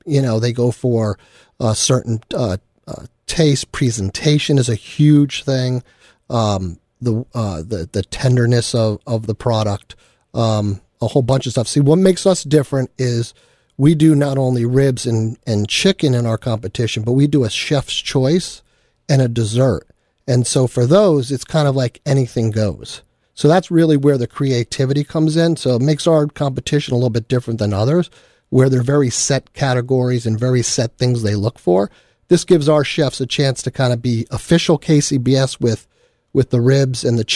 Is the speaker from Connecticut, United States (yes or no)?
yes; Greenwich, Connecticut, United States; now in Stamford, United States; I grew up down in Greenwich.